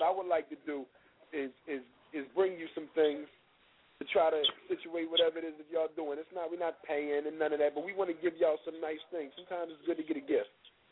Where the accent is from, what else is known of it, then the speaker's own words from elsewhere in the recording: Philadelphia, Pennsylvania, United States; It's not that we're from Philly, so we have issues. It's just kind of different down. It's different in our hometown because we grew up hard.